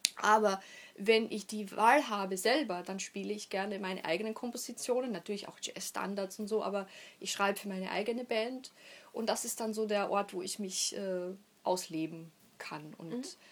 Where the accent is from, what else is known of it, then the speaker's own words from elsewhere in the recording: Austria; es war noch in meiner Heimat in Österreich